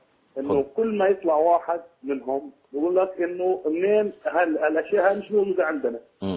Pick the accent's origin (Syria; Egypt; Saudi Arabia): Syria; Daraa, Daraa Governorate; لا لا من سوريا، من درعا.